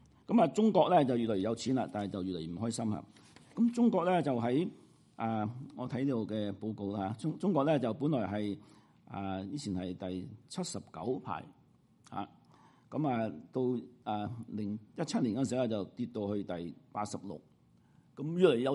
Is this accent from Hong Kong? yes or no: no; Canada; 咁其實原來我哋加拿大人咧都幾快樂嘅。